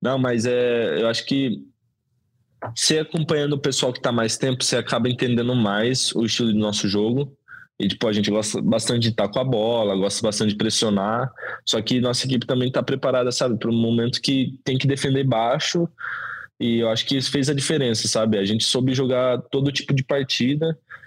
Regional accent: Brazil; sou brasileiro desde que eu nasci, eu queria representar a minha nação.

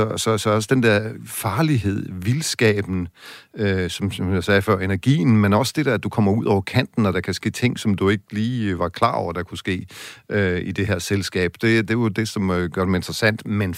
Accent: Central Denmark Region, Denmark; som lå og rode rundt i sådan en stak på vores fælles værelse i Vestjylland, hvor jeg kommer fra.

